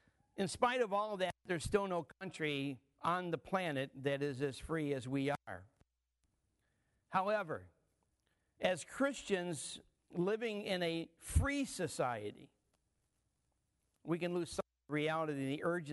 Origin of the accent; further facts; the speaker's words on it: United States; And as an American citizen, quite frankly, I'm very happy for the freedoms that we enjoy.